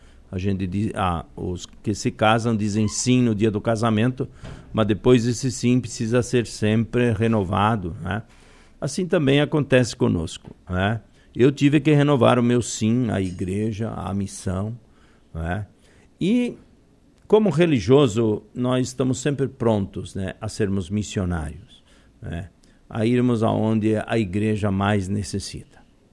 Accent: Santa Catarina, Brazil; como eu sou catarinense, normalmente nas férias eu sempre dou uma passadinha em Camboriú, né, Itapema, tenho amigos em Florianópolis

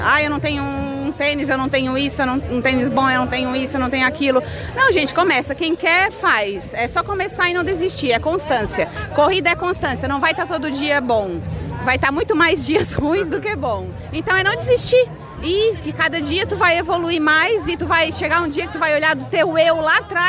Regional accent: Morro da Fumaça, Santa Catarina, Brazil; Eu sou de Morro da Fumaça.

